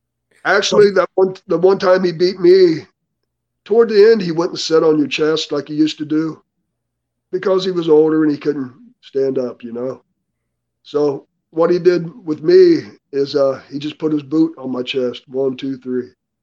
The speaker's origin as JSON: {"language": "English", "region": "Ohio", "country": "United States", "tie": "born or raised there", "said": "because I grew up in Ohio watching the Sheik's territory."}